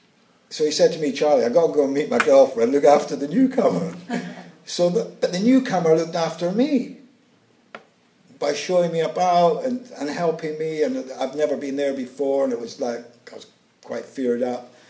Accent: Inverness, Scotland, United Kingdom; now in London, United Kingdom; I come from Inverness, Ladbroke Grove I live now.

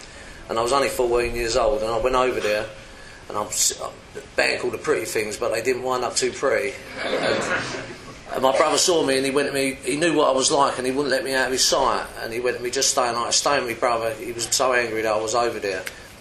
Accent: Camberwell, London, United Kingdom; I'm from South East London, Camberwell, yeah.

